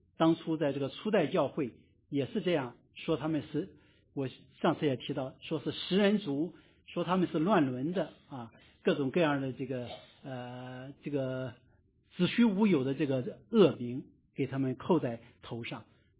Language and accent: Chinese; China; 我们这些华侨，我们这些华人，当别人说起我们来的时候，仍然会说我们是中国人，对不对？